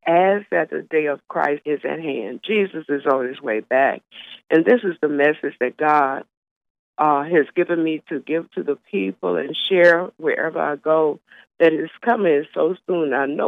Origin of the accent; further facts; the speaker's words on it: Birmingham, Alabama, United States; now in Cincinnati, United States; Yes, I'm from Birmingham, Alabama. In 1980, I decided to move to Cincinnati, Ohio.